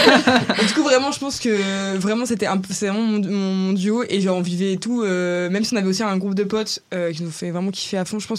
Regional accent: France; Après, c'était parce que juste on est français

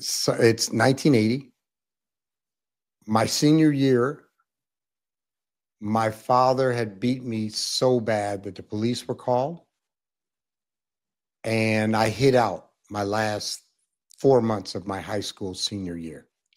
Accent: Anchorage, Alaska, United States; because I grew up in Anchorage and I grew up around heavy metal music.

